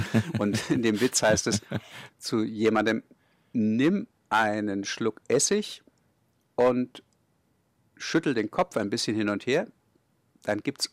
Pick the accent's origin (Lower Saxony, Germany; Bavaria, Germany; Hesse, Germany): Bavaria, Germany; Kulmbach; ich bin ja in Kulmbach aufgewachsen